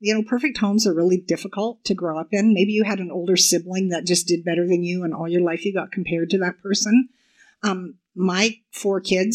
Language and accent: English; Canada; My ancestors made a choice in the 1800s to settle in this new land called Canada. And some of being Canadian makes me who I am today.